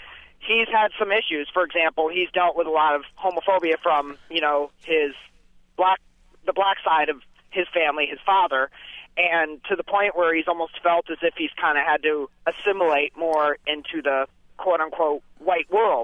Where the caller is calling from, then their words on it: Grand Rapids, Michigan, United States; I'm from Grand Rapids, Michigan.